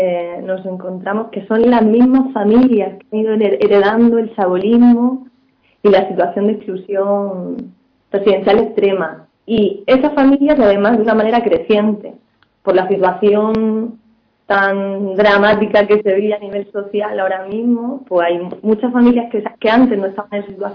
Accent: Cartagena, Region of Murcia, Spain; born there; Bueno, yo nací en Cartagena, entonces, bueno, en Murcia he vivido tiempo, luego estuve viajando, he estado moviéndome y viviendo en diferentes lugares, y en Murcia llevaré unos 4 o 5 años.

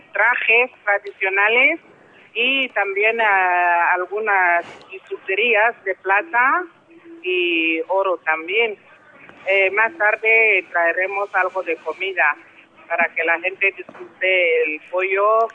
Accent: Cameroon; now in Madrid, Spain; Somos camerunenses.

